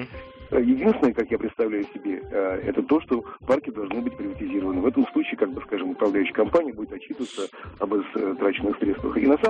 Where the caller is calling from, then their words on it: Moscow, Russia; я из Москвы.